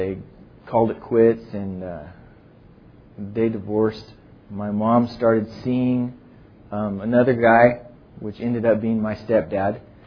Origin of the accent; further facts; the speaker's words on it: Mariposa, California, United States; born there; I was born in Mariposa, California, a little podunk town below Yosemite. It was great.